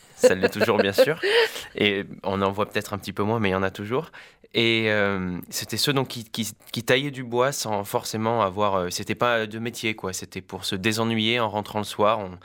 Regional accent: Montpellier, Occitanie, France; born there; also born or lived in Ireland; Et moi, je suis né à Montpellier. Je suis l'Hérault.

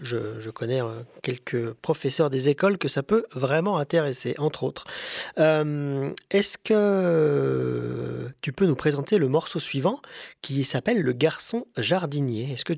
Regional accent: Bresse, France; chez moi, en Bresse, parce que je suis bressan d'origine

